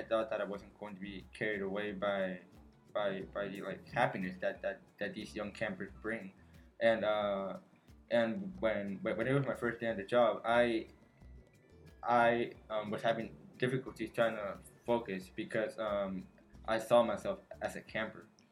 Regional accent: San Jose, California, United States; I am from San Jose, California. This is my fifth time coming up here to camp.

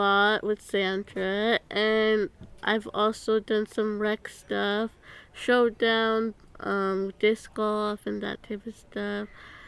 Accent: California, United States; No, I am from Ventura County, Southern California.

